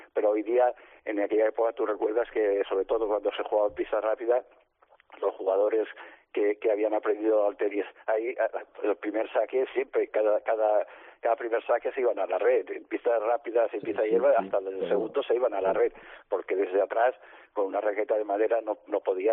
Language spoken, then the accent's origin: Spanish; Spain; soy el primer español que ganó el Masters